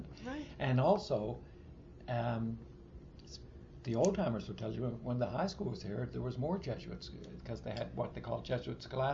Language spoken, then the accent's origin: English; St. John's, Newfoundland and Labrador, Canada; like growing up in St. John, St. John's, you know, it's an island.